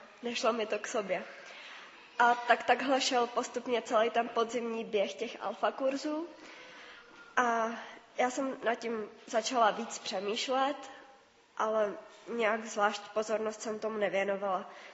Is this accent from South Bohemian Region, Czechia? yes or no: yes; Písek, South Bohemian Region, Czechia; jsem z Písku.